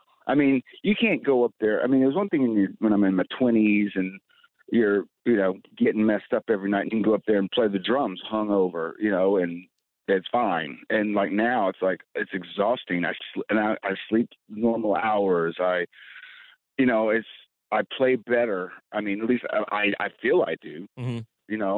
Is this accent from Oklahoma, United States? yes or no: yes; Oklahoma, United States; and I'm like from Oklahoma. I'm like, I kind of blend in with these guys.